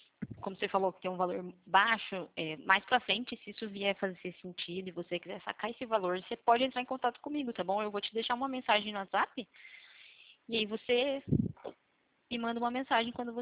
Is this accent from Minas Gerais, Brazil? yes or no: no; Valinhos, São Paulo, Brazil; Eu sou aqui de Valinhos.